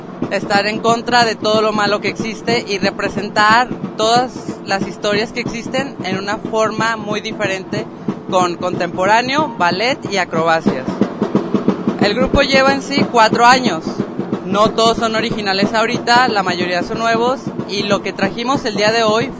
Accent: Tala, Jalisco, Mexico; born there; also born or lived in Guadalajara; nací en Tala, Jalisco, estudié artes escénicas en Guadalajara

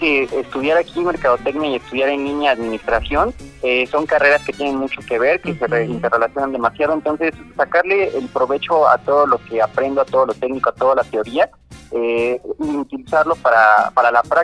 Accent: Toluca, State of Mexico, Mexico; lo estoy aplicando en proyectos aquí presencialmente en Toluca, de donde yo soy.

